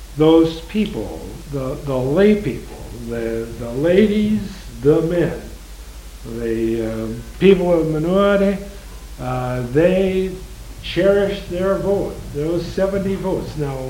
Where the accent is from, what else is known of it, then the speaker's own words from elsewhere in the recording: Indianapolis, Indiana, United States; I'm from Indianapolis, and I don't know whether you ever heard that Indianapolis was in the running